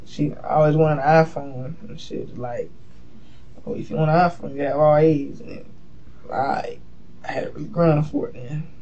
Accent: United States; I'm like, I can't click it. I'm American.

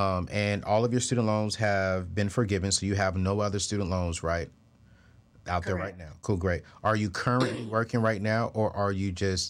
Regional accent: Texas, United States; You live in Texas? I'm from Texas.

